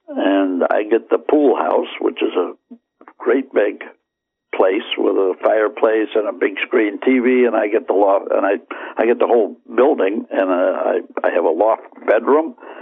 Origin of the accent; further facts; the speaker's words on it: United States; And usually, because we're from the United States, which is not a whole lot of Norte Americanos go down there.